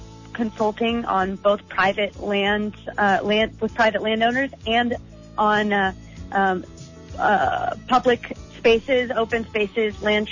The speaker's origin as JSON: {"language": "English", "region": "California", "country": "United States", "said": "I'm from Southern California, right near the oceans of North County, and I really, that wasn't a part of my cultural upbringing whatsoever."}